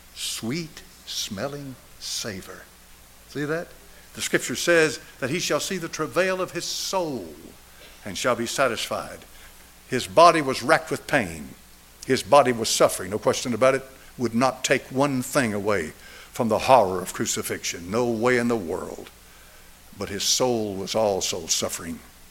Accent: Tennessee, United States; And I'm from East Tennessee.

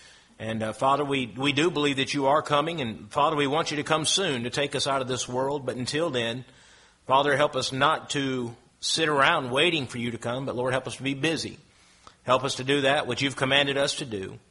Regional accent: the South, United States; even though I grew up in the Bible Belt

